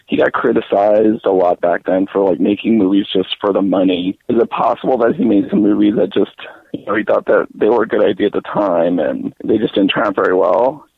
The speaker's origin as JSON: {"language": "English", "region": "Texas", "country": "United States", "lives_now": "Seattle, United States", "said": "Since I'm from Texas and all, I've been kind of a Matthew McConaughey fan since he's kind of one of our own."}